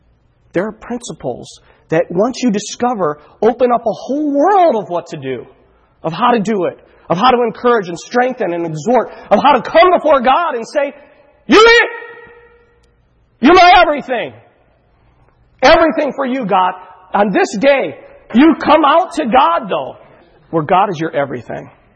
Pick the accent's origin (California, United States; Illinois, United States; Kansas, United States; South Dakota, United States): Illinois, United States; Chicago; You guys probably know I'm from Chicago. I enjoy the Bears.